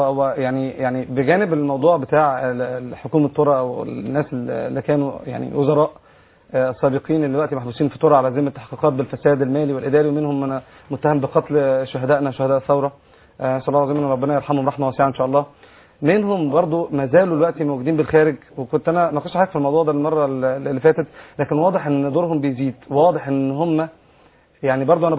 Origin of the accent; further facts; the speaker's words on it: Egypt; أنا قبطي مصري